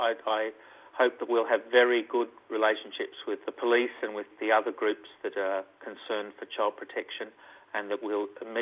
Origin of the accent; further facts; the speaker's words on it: Lakemba, New South Wales, Australia; One is I grew up in Lakemba.